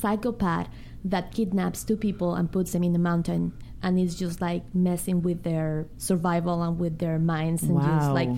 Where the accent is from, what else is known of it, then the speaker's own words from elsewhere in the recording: United States; As an American native speaker, there are sounds that I just don't hear.